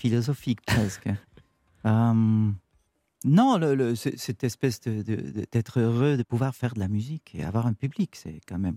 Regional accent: Bern, Switzerland; first language Swiss German; French is a second language; C'est ma première langue, j'adore la chanter, j'ai trouvé là une qualité exotique. Ouais. Non, je crois qu'il y a une tendresse entre moi et ce public français qu'il accepte le Bernois.

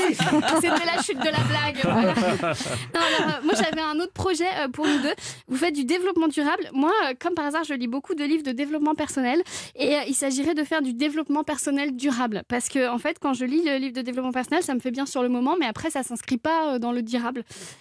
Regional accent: Le Conquet, Brittany, France; moi, j'ai grandi au Conquet. Je ne sais pas si vous connaissez le Conquet, c'est là où on prend le bateau pour aller à Ouessant.

